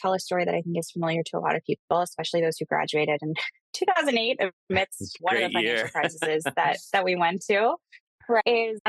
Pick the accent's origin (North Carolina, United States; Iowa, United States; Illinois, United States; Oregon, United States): Illinois, United States; Chicago; So I grew up in Chicago, downtown in the city.